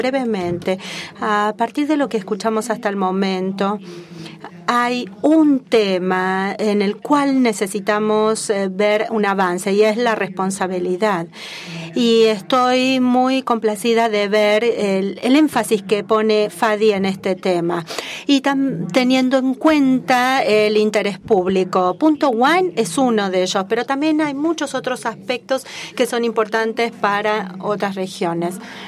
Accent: Australia; Yo me crié en Sydney, en Melbourne, Australia

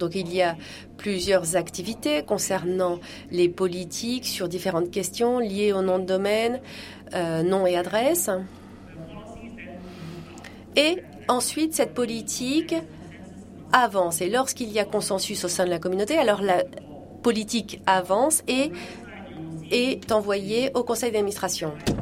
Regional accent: Nigeria; Je viens du Nigeria.

